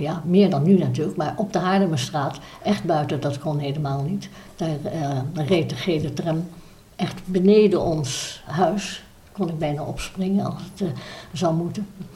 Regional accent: Leiden, South Holland, Netherlands; Ik ben geboren in Leiden, in een ziekenhuis, ik denk diakonessenhuis toen nog. En ik heb vanaf mijn geboorte gewoond op de Haarlemmerstraat 43A in Leiden

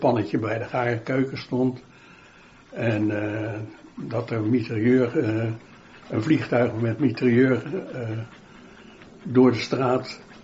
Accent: Leidschendam, South Holland, Netherlands; born there; Nee, ik ben in Leidschendam geboren.

